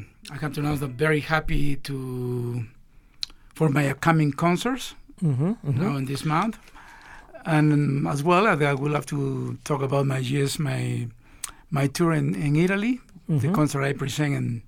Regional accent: Lima, Peru; I'm from Lima.

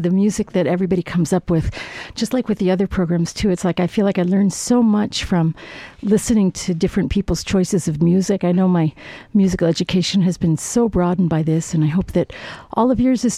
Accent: Long Island, New York, United States; I was just talking to somebody who called in to pledge, and we're both from Long Island, as it turns out.

